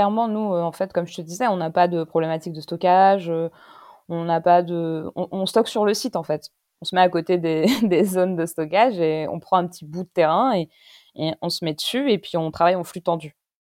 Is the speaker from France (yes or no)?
yes; Paris, Île-de-France, France; dans Paris, moi je suis parisienne, je me balade dans Paris